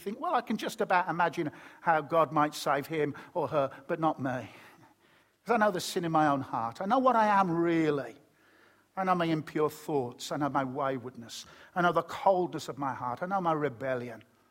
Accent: Birmingham, West Midlands, United Kingdom; accent: Brummie; When I was a little boy growing up in Birmingham, you worked out I was a Brummie, didn't you?

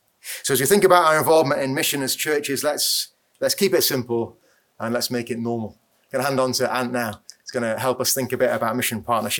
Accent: Darlington, North East England, United Kingdom; But I'm from Darlington, I can say that.

